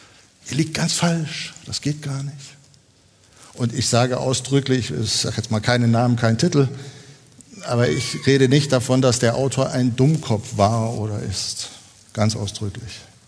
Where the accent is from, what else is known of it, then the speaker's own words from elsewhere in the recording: East Germany, Germany; wir kommen aus dem Osten